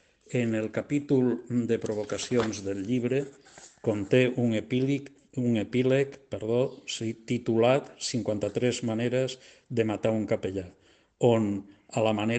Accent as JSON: {"language": "Catalan", "town": "Ponferrada", "region": "Castile and León", "country": "Spain", "tie": "born there", "moved": "as an adult", "lives_now": "Alcanar, Spain", "said": "Vaig néixer a Ponferrada, Lleó, el 1960. Visc a Alcanar des del 1992."}